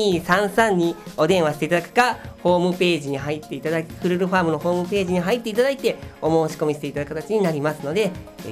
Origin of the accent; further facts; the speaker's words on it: Kyotango, Kyoto, Japan; 私、はい、京丹後市出身なんですけれども